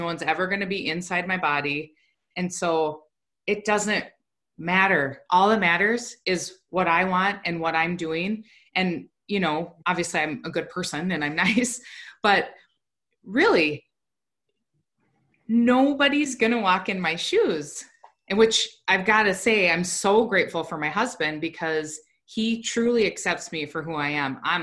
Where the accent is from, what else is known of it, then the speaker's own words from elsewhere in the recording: Minnesota, United States; So, you know, I grew up in Minnesota and I was very direct in my communication